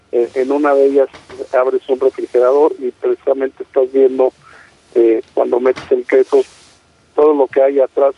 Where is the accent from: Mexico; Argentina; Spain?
Mexico; como mexicanos pues a sacar adelante nuestro país